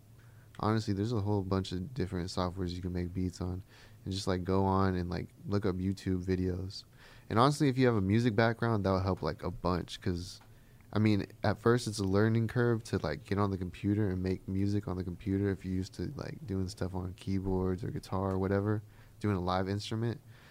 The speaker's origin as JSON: {"language": "English", "town": "Bluffton", "region": "Indiana", "country": "United States", "tie": "born there", "said": "Yeah, northern Indiana, like Bluffton."}